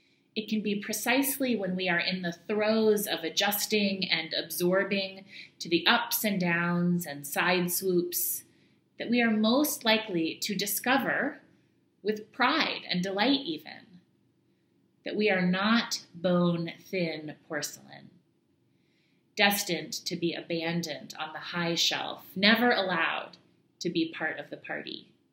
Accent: Portland, United States; My family is in Portland, it's my hometown, and my partner's next professional opportunity is there. This area has not been an easy place for us as a gay Black family.

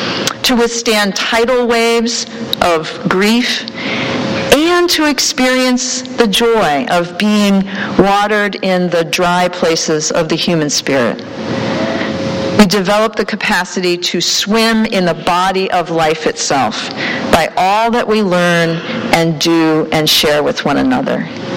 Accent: Cleveland, Ohio, United States; Langston Hughes grew up in my hometown, Cleveland, Ohio

